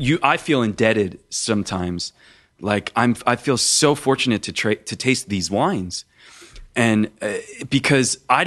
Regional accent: Philadelphia, Pennsylvania, United States; my family, we're from Philadelphia, and we had a butcher shop, and we all worked there

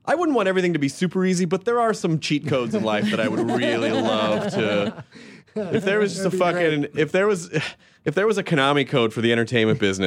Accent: Memphis, Tennessee, United States; I'm from Memphis, mm-hmm. So I tease the Arkansas.

